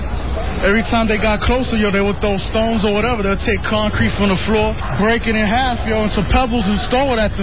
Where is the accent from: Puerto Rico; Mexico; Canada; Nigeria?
Puerto Rico; I just came here to Palestine and to show solidarity as a Puerto Rican